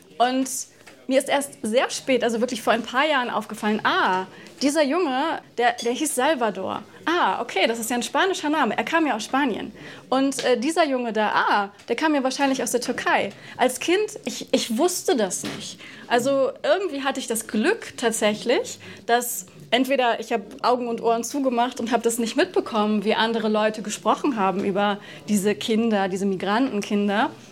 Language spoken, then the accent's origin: German; Bremen, Germany; Also ich bin in Bremen in einer Hochhaussiedlung aufgewachsen